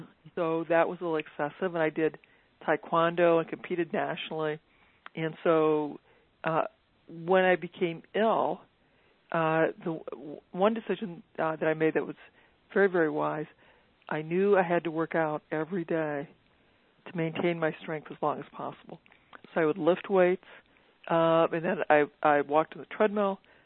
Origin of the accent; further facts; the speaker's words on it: Iowa, United States; Then I grew up in Iowa on a farm that was not organic.